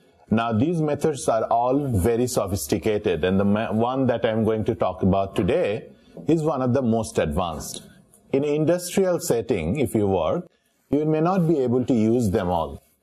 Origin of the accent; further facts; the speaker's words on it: Bangladesh; now in United States; I said, I'm from Bangladesh, so never had an open book exam.